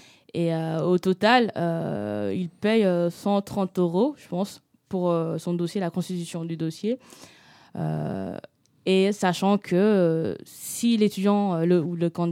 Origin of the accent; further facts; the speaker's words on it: Senegal; now in France; parce que je suis sénégalaise, étudiante étrangère sénégalaise.